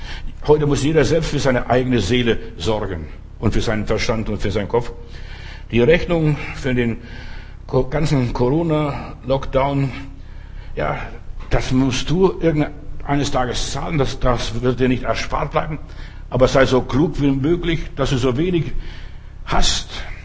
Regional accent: Bavaria, Germany; ich bin in Bayern auch groß geworden und ein bisschen aufgewachsen

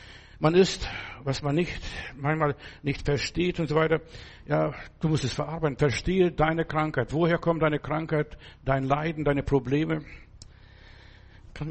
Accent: Germany; Die Westler, also das sind wir Deutsche hier ganz besonders, wir sind verwöhnt, verweichlicht, verzogen, verzärtelt.

